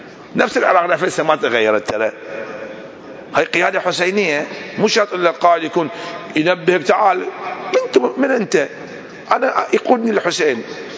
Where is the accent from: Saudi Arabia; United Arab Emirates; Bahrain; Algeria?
Bahrain; وإذا ما سووهم إحنا من البحرين نروح نسوي لنا موكب هناك نستقبلهم